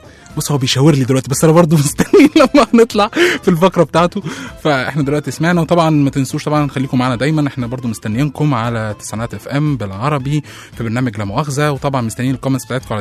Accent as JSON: {"language": "Arabic", "country": "Egypt", "said": "احنا طبعا مصريين بنحب نحط التاتش بتاعنا"}